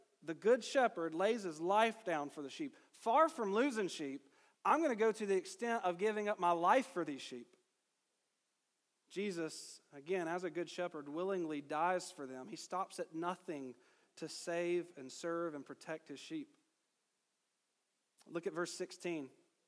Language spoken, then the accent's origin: English; Georgia, United States; I know I'm from Georgia. I'm not a shepherd.